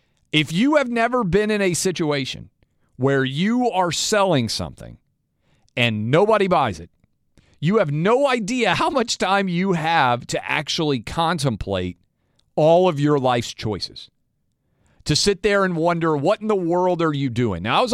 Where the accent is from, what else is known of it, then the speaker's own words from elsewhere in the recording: Nashville, Tennessee, United States; to Nashville, my hometown, and Milwaukee.